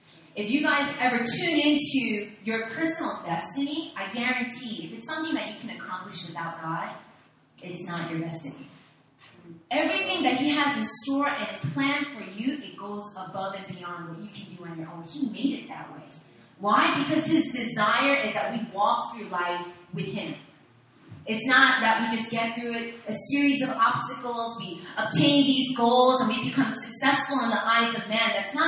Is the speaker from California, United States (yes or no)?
no; New York, United States; moved away as an adult; now in Korea; I graduated college in New York. I'm from New York. And right after graduating college, I came to Korea